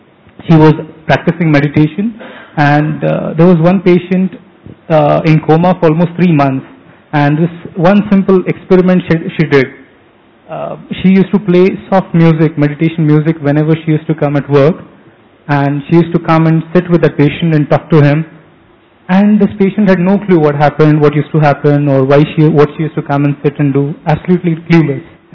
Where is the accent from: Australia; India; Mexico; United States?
India; Pune, Maharashtra; I am from Pune and I am a corporate facilitator myself and a life coach.